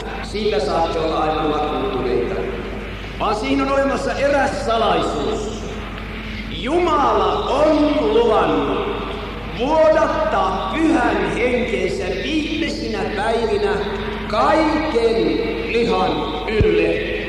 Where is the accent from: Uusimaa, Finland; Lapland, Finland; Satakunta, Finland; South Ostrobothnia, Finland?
South Ostrobothnia, Finland; Alahärmä; minä olen kotoisin tuolta lämpimästä maasta, Alahärmästä. Ja siellä on lämmin ja kuuma veri